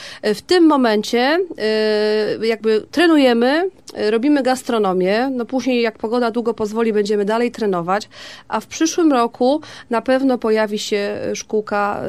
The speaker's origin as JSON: {"language": "Polish", "region": "Silesian Voivodeship", "country": "Poland", "said": "ja tego nie pamiętam, jestem ze Śląska"}